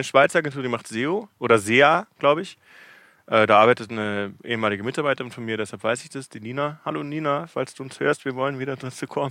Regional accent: Munich, Bavaria, Germany; now in Cape Town, South Africa; Dann war ich 2007 bis 2009 mehr in München. Da hatte ich auch eine Wohnung. Ich bin aus München ursprünglich.

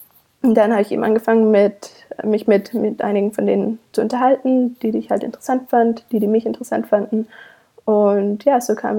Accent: Baden-Württemberg, Germany; now in United States; Ich komme aus einem winzigen Kaff im Schwarzwald

